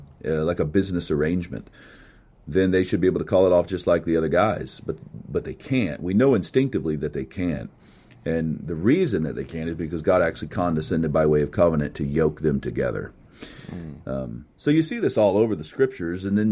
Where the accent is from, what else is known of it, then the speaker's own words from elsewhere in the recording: the South, United States; I mean, growing up in the South, I went to the last Billy Graham crusade in Tampa Bay, Florida.